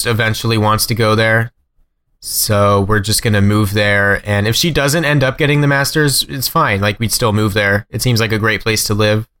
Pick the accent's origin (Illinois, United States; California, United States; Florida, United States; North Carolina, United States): California, United States; I grew up only in California and wanted to spread my wings.